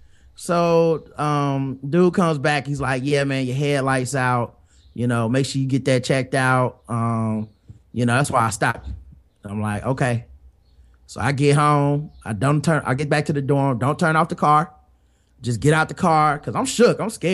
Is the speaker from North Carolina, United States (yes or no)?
yes; Charlotte, North Carolina, United States; I'm from Charlotte. I'm not from Fayetteville. So automatically, I'm like, yo, I know the gang. I'm from a city.